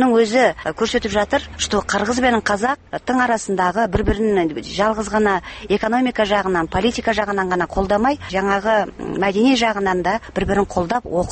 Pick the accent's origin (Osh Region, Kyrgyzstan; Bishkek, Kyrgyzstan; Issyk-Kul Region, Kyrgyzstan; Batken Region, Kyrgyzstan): Bishkek, Kyrgyzstan; born there; also born or lived in Kazakhstan; Бурмурдагы Фрунзеде мен ошол убакта төрөлгөм. Бирок казакшаны мен кайтадан Казакстанга барып окуп 10-жылдык мектепте мен казакша окуган эдим.